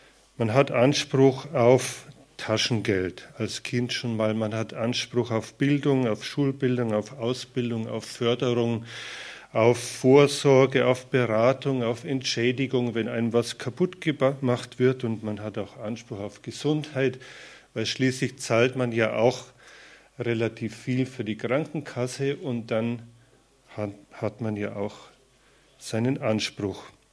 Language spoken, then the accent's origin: German; Tittmoning, Bavaria, Germany; ich komme aus Tittmoning